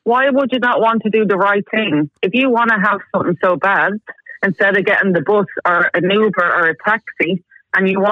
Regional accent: Finglas, Leinster, Ireland; moved away; And I'm from Finglas and I'm coming home in 4 weeks from today. I'm coming home for 5 weeks and I can't wait.

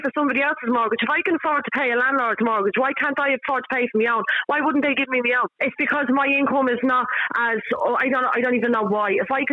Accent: Dublin, Leinster, Ireland; Like, I mean, I'm born and raised in Dublin, right?

